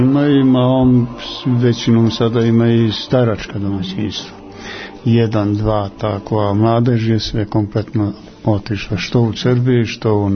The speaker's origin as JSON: {"language": "Serbian", "town": "Lapče", "country": "Kosovo", "said": "Iz Lapče sam ja."}